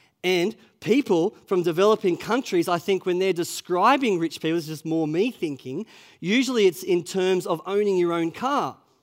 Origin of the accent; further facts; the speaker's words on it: Australia; I think many of us might say, we're not rich. We're just Aussie battlers, just trying to make our way in life.